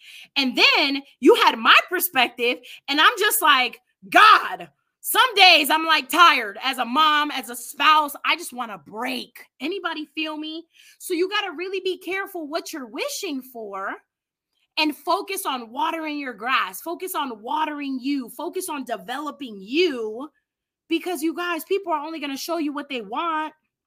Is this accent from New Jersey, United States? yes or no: no; New York City, New York, United States; I come from New York City, so I was a real hothead, okay?